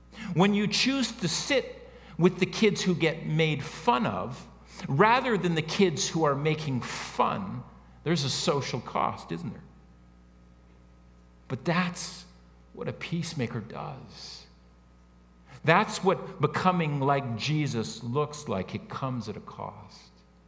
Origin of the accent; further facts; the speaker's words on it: Canada; But I explained that we didn't welcome him in because we're Canadian.